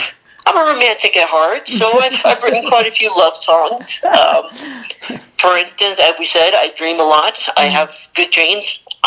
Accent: Hawaii, United States; also born or lived in Charleston, South Carolina; now in New Mexico, United States; And I was born in Hawaii, of all places. I miss it. I miss home. It's not the same here in New Mexico, but it'll do in a pinch for the most part.

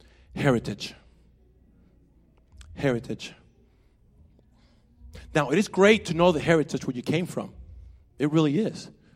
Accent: Venezuela; yes, I came from Venezuela, but guess what? I also came and was born again in Jesus Christ.

